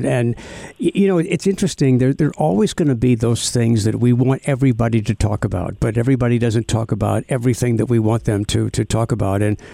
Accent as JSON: {"language": "English", "country": "United States", "said": "That's something that concerns me, as an American, it concerns me."}